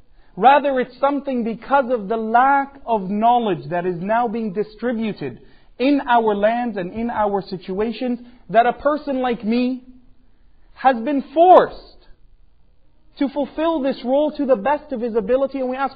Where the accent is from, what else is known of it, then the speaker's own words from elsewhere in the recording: Canada; I'm from Canada, you're from the US, we're better than you, by the way.